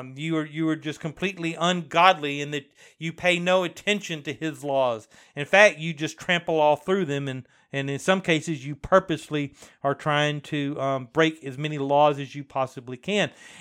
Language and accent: English; United States; Especially here in this country, because we are Americans, right? Now, I'm American